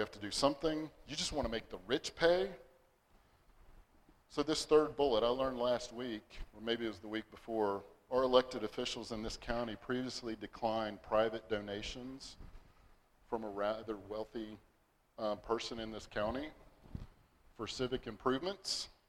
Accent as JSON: {"language": "English", "region": "Texas", "country": "United States", "tie": "born or raised there", "said": "And since we grew up in Texas, there's a lot of similar genes between the two."}